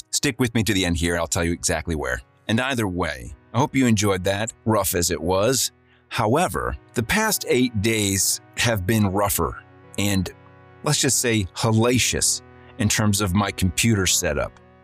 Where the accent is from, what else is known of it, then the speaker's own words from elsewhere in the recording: Ohio, United States; Did you know my hometown in Ohio had a department store called Lazarus?